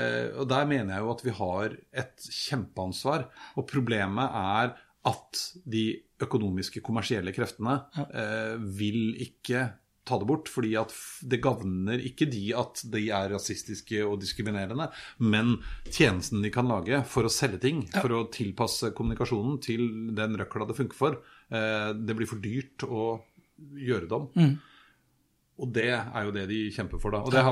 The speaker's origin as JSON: {"language": "Norwegian", "region": "Eastern Norway", "country": "Norway", "accent": "Eastern Norwegian", "said": "jeg snakket jo østlandsdialekt"}